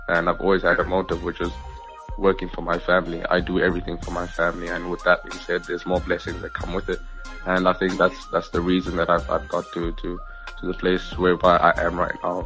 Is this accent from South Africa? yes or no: yes; Alexandra, Gauteng, South Africa; I saw it as a way of out of the township, because I grew up in Alexandra. We didn't have much growing up